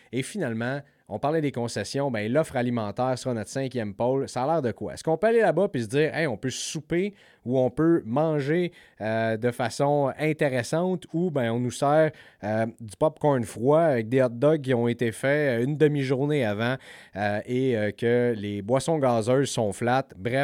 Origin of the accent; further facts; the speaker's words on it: Montreal, Quebec, Canada; Écoutez, moi, je viens de Montréal, puis on se fait dire qu'on est des die-hard hockey fans.